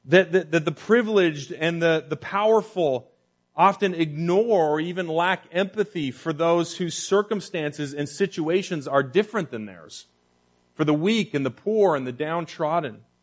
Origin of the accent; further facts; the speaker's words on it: Canada; now in United States; Now, even though I'm an immigrant, I'm Canadian, I hold a green card